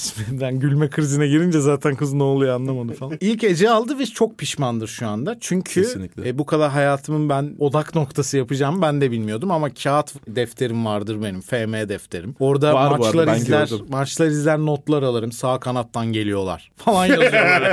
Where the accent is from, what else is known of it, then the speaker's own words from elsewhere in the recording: Isparta, Turkey; Ben Ispartalıyım, Isparta Spor'u bağladık